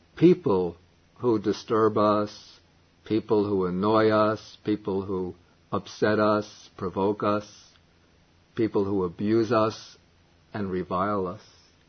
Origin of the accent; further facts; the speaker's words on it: United States; moved away as an adult; now in Sri Lanka; having lived many years in Sri Lanka, and being brought up as an American